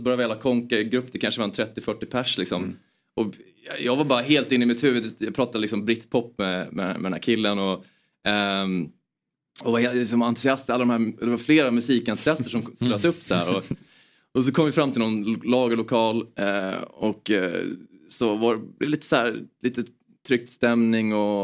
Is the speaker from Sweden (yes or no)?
no; Åland Islands; jag kom från Åland igår. Ah. Jag var hemma och hälsade på mina föräldrar lite grann som bor där.